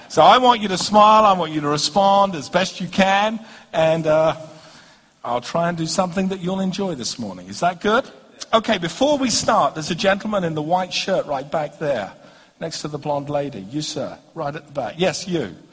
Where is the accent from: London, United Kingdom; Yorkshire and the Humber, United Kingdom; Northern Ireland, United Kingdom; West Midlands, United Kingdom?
London, United Kingdom; I'm from London.